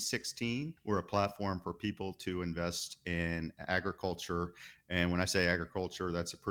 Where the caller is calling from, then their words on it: Fort Worth, Texas, United States; I'm calling from our headquarters in Fort Worth, Texas.